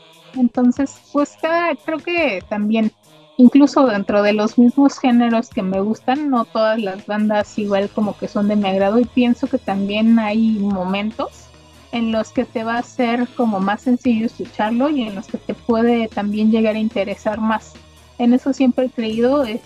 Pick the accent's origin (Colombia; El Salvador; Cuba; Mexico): Cuba; Y sí, soy cubano y todo eso